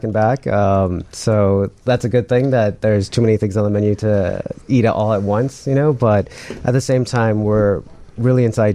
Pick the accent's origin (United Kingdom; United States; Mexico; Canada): United States; Chicago, Illinois; And growing up in Chicago, you have so much different cultures out here and stuff.